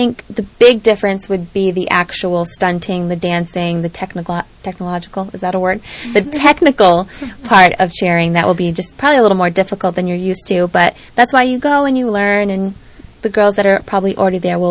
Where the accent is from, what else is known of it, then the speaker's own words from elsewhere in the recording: Rhode Island, United States; I'm from Rhode Island.